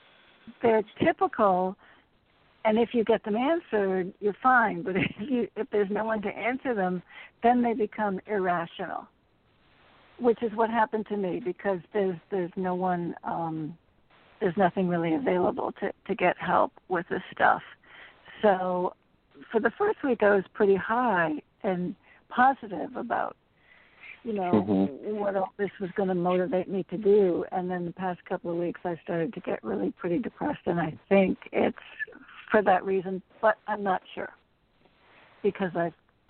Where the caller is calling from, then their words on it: Connecticut, United States; Hi, from Connecticut. First time caller.